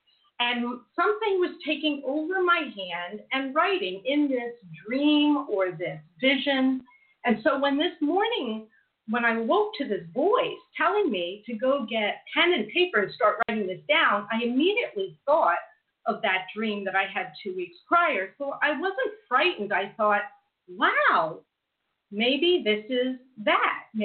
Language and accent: English; New Jersey, United States; also born or lived in Brooklyn; I was born in Brooklyn, raised in New Jersey